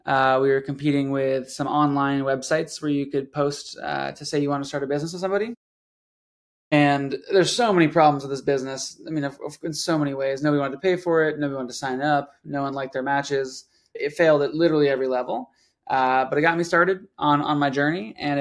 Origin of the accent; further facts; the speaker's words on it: Denver, Colorado, United States; Yeah, so I grew up in Denver, Colorado, was more of a mountain kid